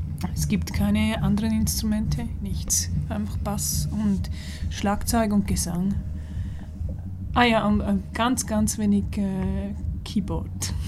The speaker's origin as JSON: {"language": "German", "town": "Chur", "region": "Graubünden", "country": "Switzerland", "tie": "born or raised there", "lives_now": "Zürich, Switzerland", "said": "Ich wohne jetzt in Zürich, bin aber in der Ostschweiz aufgewachsen. Also in Chur."}